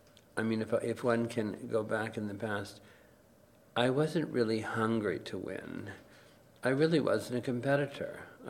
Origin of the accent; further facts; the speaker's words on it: Baie-D'Urfé, Quebec, Canada; I said I'm suburban from Montreal, Baie d'Urfey.